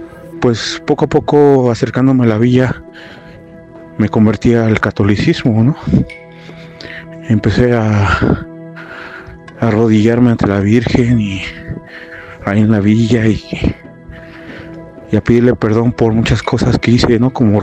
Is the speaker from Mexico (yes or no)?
yes; Tlalpan, Mexico City, Mexico; soy de aquí de Tlalpan.